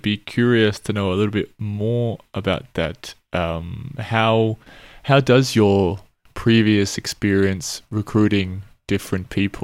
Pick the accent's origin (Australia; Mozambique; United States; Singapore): Australia; me being Australian, Australians are very similar, I think, to the US in general